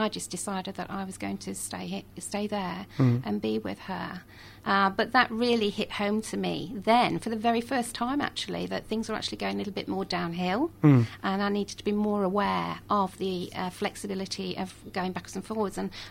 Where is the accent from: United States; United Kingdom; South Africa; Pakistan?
United Kingdom; Buxton, East Midlands; moved away as an adult; So I haven't actually been based back in my hometown of Buxton in Derbyshire for many, many years.